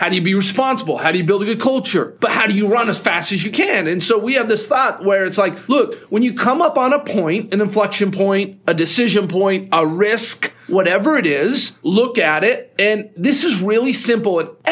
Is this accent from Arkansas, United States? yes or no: no; Provo, Utah, United States; And I'm this kid from Provo, Utah that flew out.